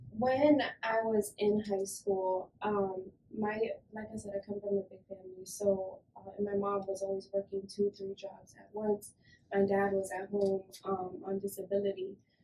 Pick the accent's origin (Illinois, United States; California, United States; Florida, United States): Florida, United States; West Palm Beach; I am from here, West Palm Beach, Florida, born and raised.